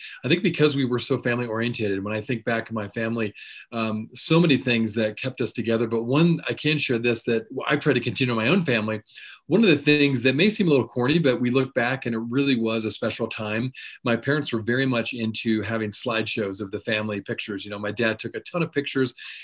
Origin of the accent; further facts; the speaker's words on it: Columbus, Indiana, United States; born there; So I was born in Columbus, Indiana. It's a town just south of Indianapolis.